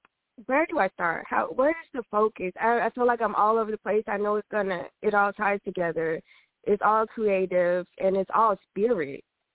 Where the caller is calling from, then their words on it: Los Angeles, California, United States; I am calling from Los Angeles.